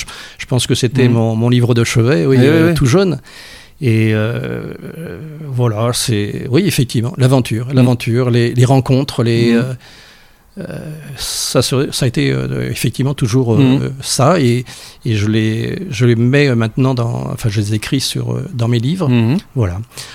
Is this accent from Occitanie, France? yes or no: no; Nantes, Pays de la Loire, France; born there; Je suis né à Nantes